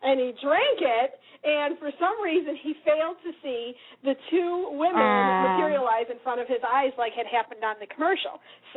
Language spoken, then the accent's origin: English; Wisconsin, United States; Well, I don't know. I'm from Wisconsin